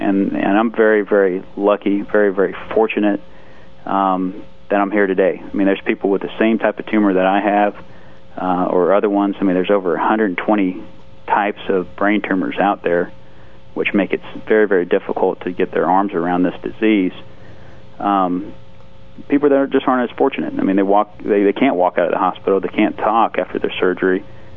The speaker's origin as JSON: {"language": "English", "region": "Florida", "country": "United States", "tie": "born or raised there", "also_born_or_lived": "Moorhead, Kentucky", "said": "And then on to Moorhead, Kentucky, and that was actually where I was born, even though I grew up in Florida."}